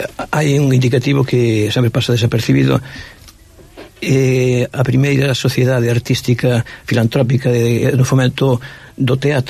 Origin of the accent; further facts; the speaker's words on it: Piñeira, Galicia, Spain; pois gano cheo porque eu son do Alto dos Pinos, ou seja, son de Piñeira